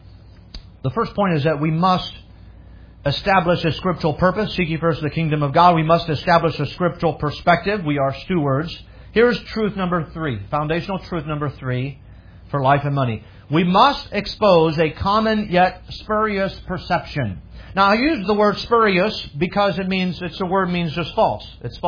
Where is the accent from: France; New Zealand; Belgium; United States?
France; When I grew up in France, every New Year, so every year would happen.